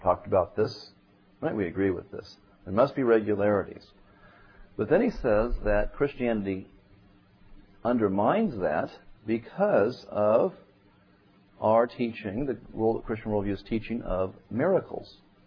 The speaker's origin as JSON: {"language": "English", "region": "California", "country": "United States", "said": "I'm from California, so we like to think of things revolving around that state."}